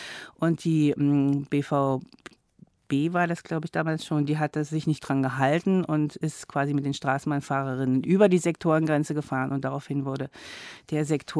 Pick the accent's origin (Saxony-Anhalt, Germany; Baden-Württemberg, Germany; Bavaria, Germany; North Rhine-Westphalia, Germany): Saxony-Anhalt, Germany; Magdeburg; zum Beispiel in Magdeburg, wo ich aufgewachsen bin